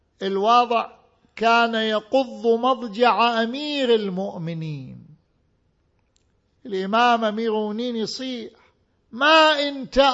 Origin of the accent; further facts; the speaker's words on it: Najaf, Najaf Governorate, Iraq; أنا ابن النجف الأشرف، كنا نشاهد أيام الذي كهرباء ماكو بالنجف، كهرباء ماكو، بس محطة صغيرة جابوها الحرم أمير المؤمنين، هذا بالخمسينيات.